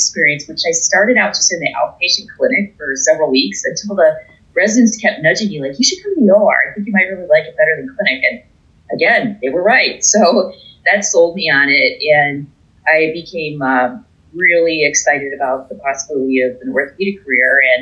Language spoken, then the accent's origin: English; Milwaukee, Wisconsin, United States; now in Cleveland, United States; I grew up in Wisconsin. I was born in Milwaukee, and my family is still there.